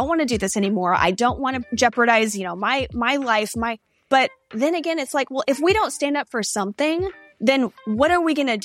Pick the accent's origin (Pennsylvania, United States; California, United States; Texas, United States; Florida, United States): Texas, United States; I am from Texas.